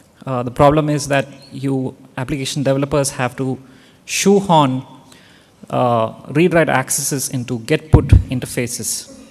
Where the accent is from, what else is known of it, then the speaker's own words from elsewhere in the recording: India; I'm from India.